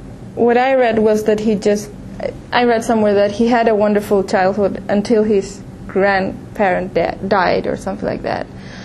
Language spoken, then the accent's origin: English; Chile; I'm from Chile. Yeah.